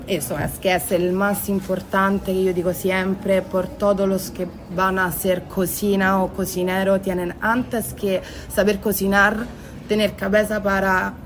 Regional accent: Rome, Lazio, Italy; Spanish is a second language; porque yo soy de Roma

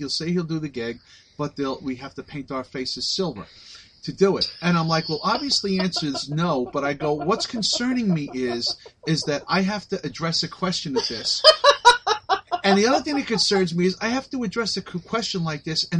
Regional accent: New York, United States; I grew up on Long Island, New York, and I grew up with a friend

